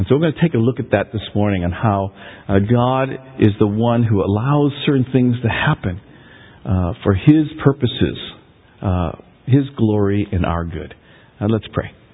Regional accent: Canada; But I love Canada. Canada is my home country.

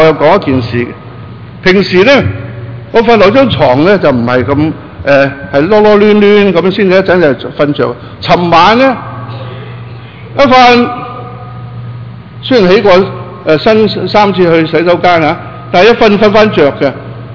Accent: Guangdong, China; 好多時候我哋廣東人咧好客氣啊

